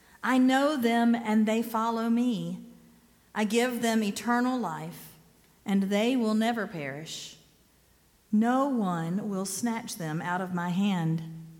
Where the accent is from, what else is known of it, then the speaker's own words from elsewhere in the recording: Pickens, South Carolina, United States; So I grew up here in Pickens, and I was there my entire young adult life. I was there from the age of 3 all the way till I graduated from high school and went off to college.